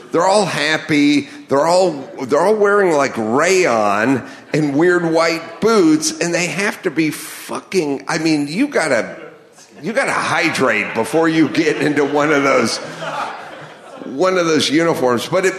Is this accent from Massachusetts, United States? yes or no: no; Los Angeles, California, United States; born or raised there